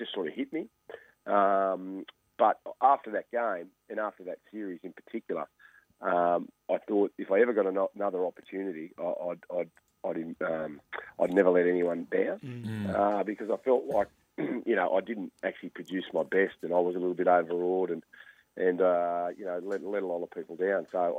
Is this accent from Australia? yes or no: yes; Junee, New South Wales, Australia; For me, it was growing up in Junee, I never ever thought that I would have the opportunity to play in the NRL